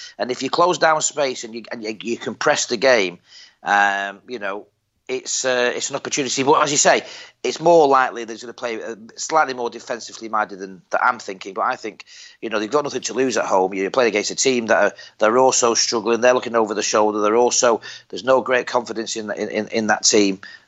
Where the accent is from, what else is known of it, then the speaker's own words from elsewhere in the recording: Darlington, North East England, United Kingdom; And why I'm not a Geordie, I'm from Darlow.